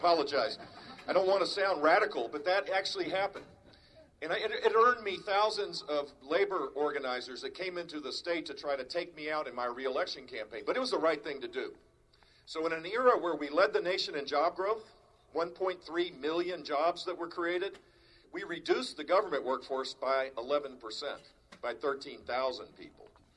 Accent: Texas, United States; born there; now in Florida, United States; I'm Texan by birth, Floridian by choice.

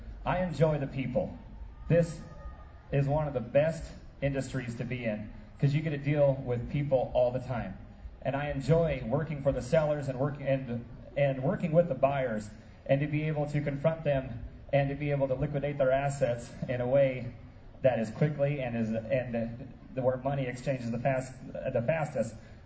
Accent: Columbus, Nebraska, United States; from Columbus, Nebraska.

